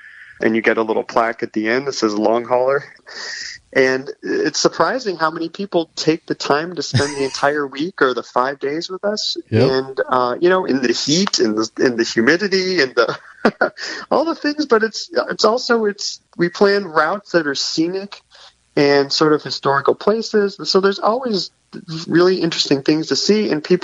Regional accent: Cleveland, Ohio, United States; I grew up in Cleveland, so I'm very well familiar

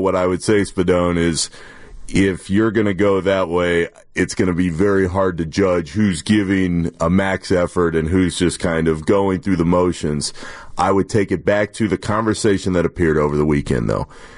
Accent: Orlando, Florida, United States; I've got my text chain of the kids I grew up with in Orlando, Florida.

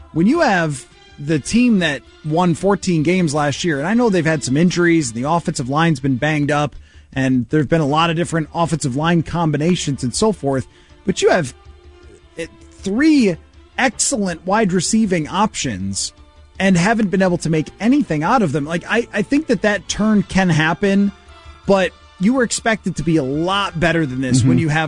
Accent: Buffalo, New York, United States; Maybe he flew into Buffalo and looked around and, oh, come on. That's my hometown, so I can make the joke.

